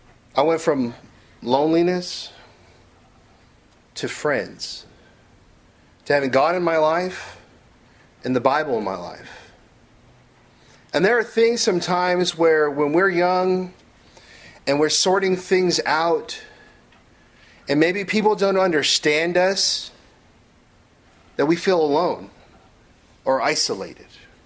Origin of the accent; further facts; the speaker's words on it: San Francisco, California, United States; And I'm from San Francisco. Yes, we have hills